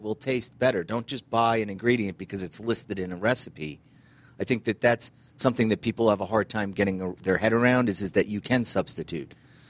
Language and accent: English; New Jersey, United States; My mother's, my grandmother's, yes, and just the way we grew up in New Jersey.